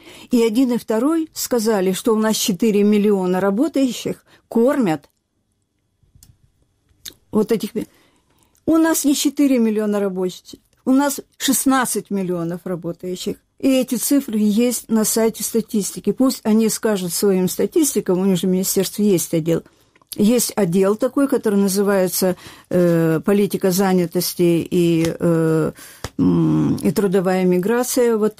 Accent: Russia; moved away as an adult; now in Kyiv, Ukraine; Я очень давно приехала из России. Я приехала в Киев по распределению молодых специалистов.

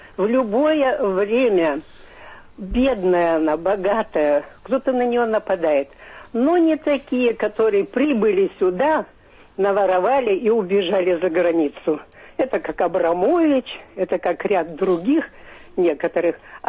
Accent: Moscow Oblast, Russia; Я патриот своей России, я коренной житель

